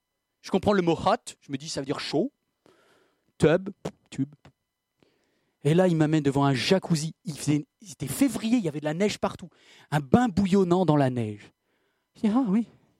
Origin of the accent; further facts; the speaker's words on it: France; J'aime bien tout contrôler, je suis français.